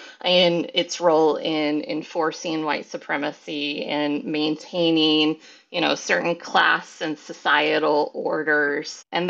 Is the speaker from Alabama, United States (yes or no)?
yes; Alabama, United States; Yeah, and I think for myself growing up in Alabama, I grew up in an urban county.